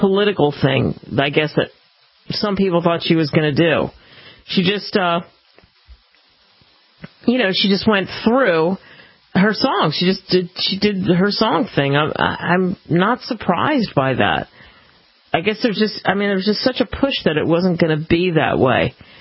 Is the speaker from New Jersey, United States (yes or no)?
no; Atlanta, Georgia, United States; I'm originally from Atlanta.